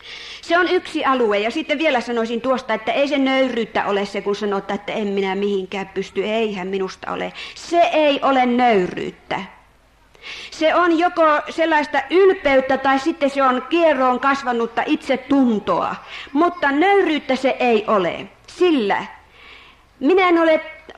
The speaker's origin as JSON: {"language": "Finnish", "town": "Oulu", "region": "North Ostrobothnia", "country": "Finland", "moved": "as an adult", "lives_now": "Larsmo, Finland", "said": "ajelin Larsmoon päin, kun jätin Oulun kotikaupunkini, lasten kotini"}